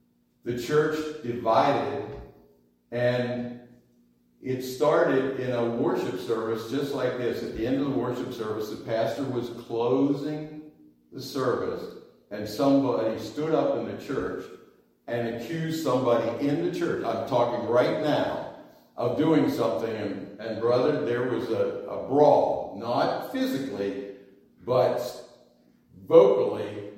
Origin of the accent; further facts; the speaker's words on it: Pennsylvania, United States; I'm from Pennsylvania, so there's a big city.